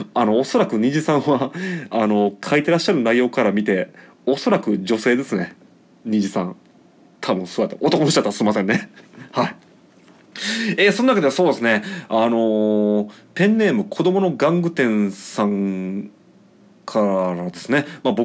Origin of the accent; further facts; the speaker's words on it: Shiga, Japan; 一応滋賀県出身でございます。4歳から18歳まで滋賀県で過ごしていたんですけど